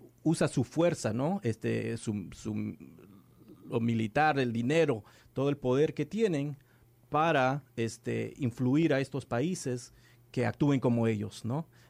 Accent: Peru; yo soy de Perú

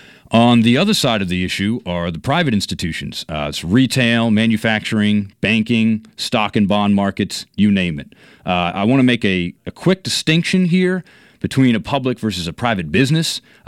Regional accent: Maine, United States; I'm from Maine. I have a liberal arts degree, in political science, and I attended the University of Southern Maine for economics and mathematics.

